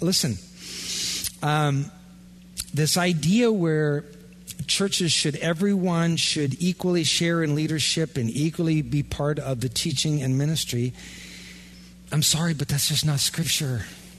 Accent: Iowa, United States; I'm from Iowa, remember?

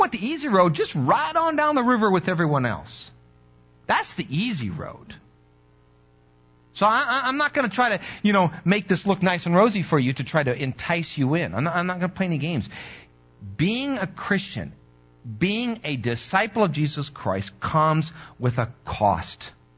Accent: Iowa, United States; And, you know, I'm from Iowa. We don't jump around.

